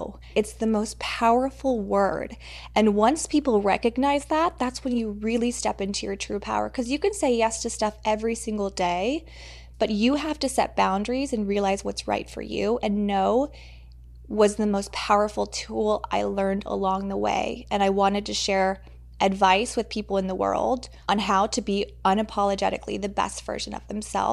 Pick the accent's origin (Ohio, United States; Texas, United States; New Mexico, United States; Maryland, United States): Texas, United States; My childhood growing up was very sheltered. You know, I came from Texas, and it was just, it's a different world out there.